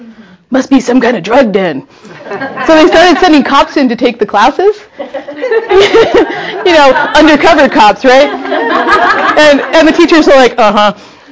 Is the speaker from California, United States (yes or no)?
yes; Oakland, California, United States; also born or lived in Berkeley; I grew up in Oakland and Berkeley too, so I actually grew up just a few blocks from where Lewis started the clairvoyant training